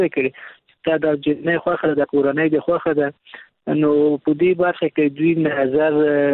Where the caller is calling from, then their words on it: Kabul, Afghanistan; د کابل ولایت څخه مې اړیکې نیولې